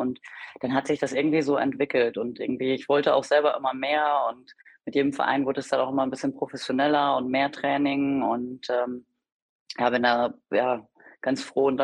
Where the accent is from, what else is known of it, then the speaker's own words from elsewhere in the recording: Emlichheim, Lower Saxony, Germany; born there; Ja, ich komme gebürtig aus Emlichheim